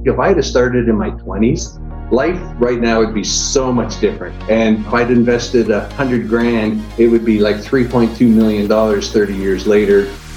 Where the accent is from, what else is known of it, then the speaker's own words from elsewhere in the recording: Niagara Falls, Ontario, Canada; I'm originally from Niagara Falls, Canada.